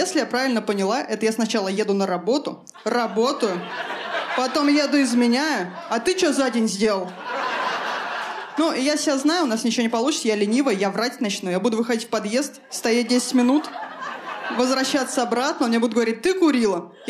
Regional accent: Moscow Oblast, Russia; Я из Подмосковья, сейчас снимаю квартиру

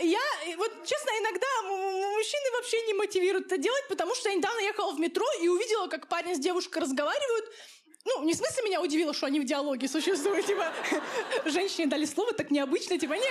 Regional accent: Dagestan, Russia; я из Дагестана родом.

